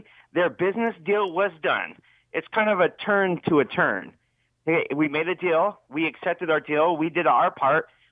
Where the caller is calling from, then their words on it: Las Vegas, Nevada, United States; in Las Vegas.